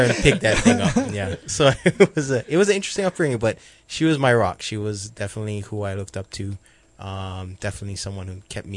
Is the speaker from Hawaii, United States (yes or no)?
yes; Waialua, Hawaii, United States; I grew up on the North Shore in small little town called Waialua. Grew up there, just a small kid, didn't know much, played in the cane fields, graduated from Waialua High School